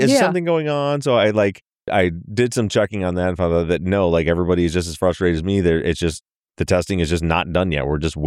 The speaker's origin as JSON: {"language": "English", "region": "Michigan", "country": "United States", "said": "when they know I'm from Michigan, people don't make that connection that I'm just so close to Chicago."}